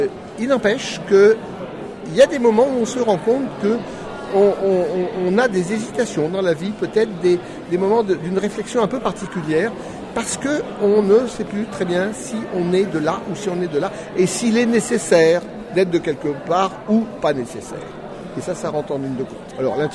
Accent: Hauts-de-France, France; moved away as an adult; je suis originaire du Nord. Il est vrai que j'ai quitté le Nord pendant tout de même plus de 40 ans. J'en suis parti, j'avais une vingtaine d'années. Et le hasard a fait qu'il y a 3 ans, je suis retourné dans le Nord, j'ai redécouvert mon pays.

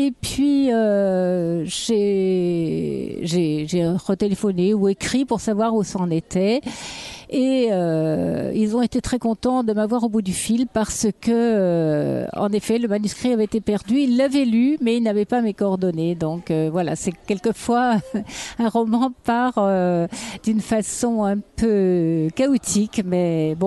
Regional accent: Bourgogne-Franche-Comté, France; born there; now in Lyon, France; j'habite Lyon, la région lyonnaise, mais que je suis née dans le Morvan, près d'Autun.

